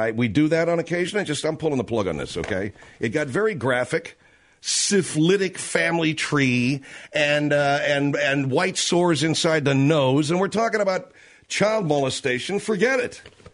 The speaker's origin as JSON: {"language": "English", "town": "Los Angeles", "region": "California", "country": "United States", "tie": "born or raised there", "said": "But the biggest reception was reserved for my hometown, Los Angeles."}